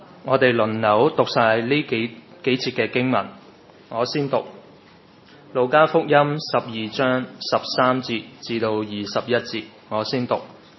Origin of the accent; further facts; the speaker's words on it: Hong Kong; 我哋香港人要有乜嘢啊？有楼有钱啦，系咪有地位啦